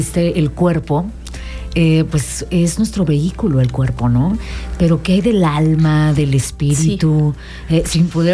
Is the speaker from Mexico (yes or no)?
yes; Mexico; que tenemos como mexicanos celebraciones que ya vienen